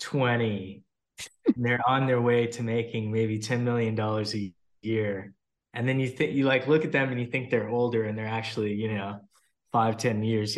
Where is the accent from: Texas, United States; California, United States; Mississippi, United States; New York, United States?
Texas, United States; It was a big deal. I didn't play. I played, like, you know, flag football when I was young.